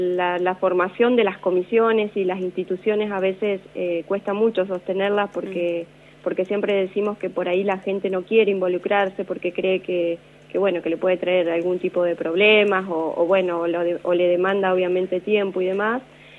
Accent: Uriburu, La Pampa, Argentina; Sí, sí, yo soy nacida acá en Uriburu.

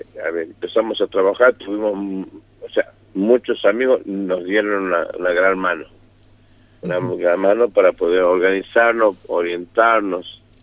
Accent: Argentina

